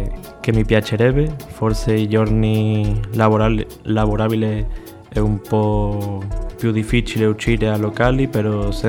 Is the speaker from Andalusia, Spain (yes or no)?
yes; Seville, Andalusia, Spain; Italian is a second language; now in Cagliari, Italy; Da Siviglia, al sud della Spagna.